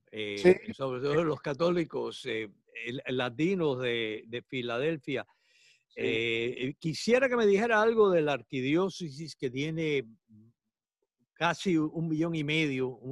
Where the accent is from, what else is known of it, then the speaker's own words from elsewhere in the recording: Cuba; un compatriota nuestro que yo creo que es una de las figuras más importantes de la historia de Cuba